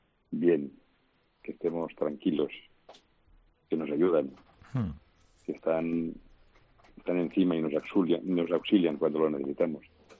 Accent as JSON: {"language": "Spanish", "region": "Catalonia", "country": "Spain", "moved": "yes", "lives_now": "Madrid, Spain", "said": "Yo soy catalán, como tú sabes, vivo en Madrid hace 50 años. La empresa la creé en Madrid, y tenemos tiendas pocas en Cataluña, pero yo me siento catalán y español"}